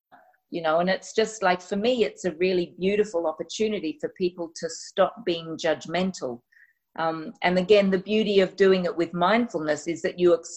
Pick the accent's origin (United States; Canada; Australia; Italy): Australia; accent: Australian; Because my accent, even the Aussie accent, can be a bit challenging for people.